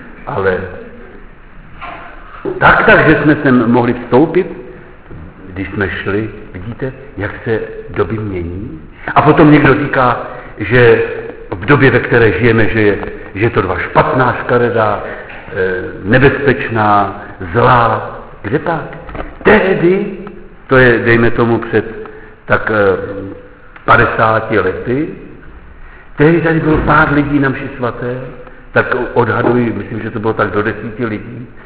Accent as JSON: {"language": "Czech", "town": "Karlovy Vary", "region": "Karlovy Vary Region", "country": "Czechia", "said": "my jsme byli takový jako Číškové. Číškové, víte, kdo to je Číškové? Češi. My jsme přijeli tam z Karlových Varů."}